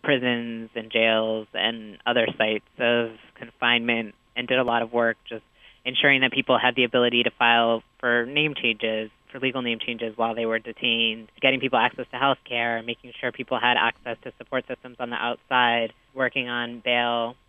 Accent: Boston, Massachusetts, United States; I grew up outside of Boston in the 80s and 90s, and I had a really supportive, loving family, so that was good for me.

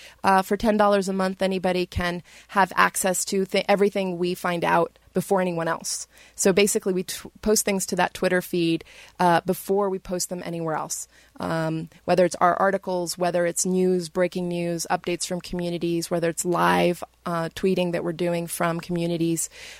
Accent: Brazil; now in United States; I'm originally from Brazil and I was an activist through high school and college. So I went back to Brazil to do my research.

